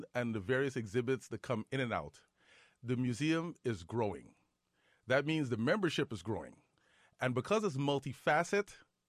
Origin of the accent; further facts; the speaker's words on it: Guyana; born there; Yes. I was born in Guyana.